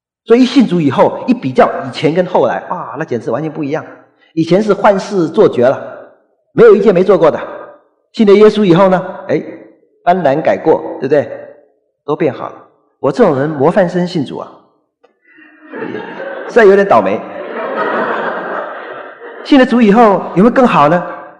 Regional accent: Fujian, China; 我也是福建人

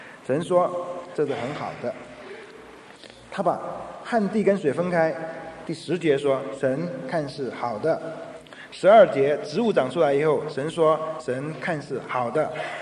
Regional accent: China; 我们中国人很能够接受这个概念

